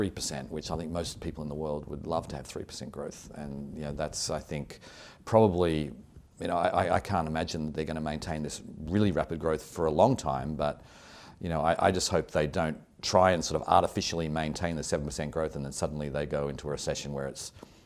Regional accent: Australia; now in United States; I'm from Australia and came to America in 1991

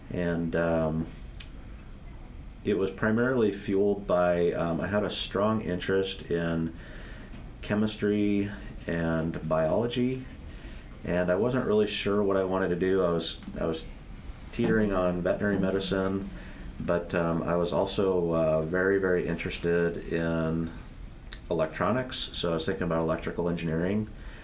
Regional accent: Blair, Nebraska, United States; also born or lived in Omaha; So I lived in Omaha, I was born in Omaha, and lived there till I think sixth grade, and then my parents bought land out by Blair, Nebraska, which is just north of Omaha.

